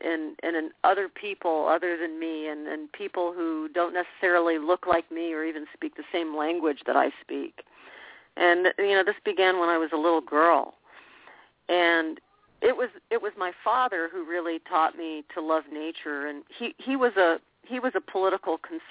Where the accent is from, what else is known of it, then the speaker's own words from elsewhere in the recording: Florida, United States; that just comes from being a Florida kid. I was born in Florida, and I've always loved Florida, and I've always loved the natural environment of Florida.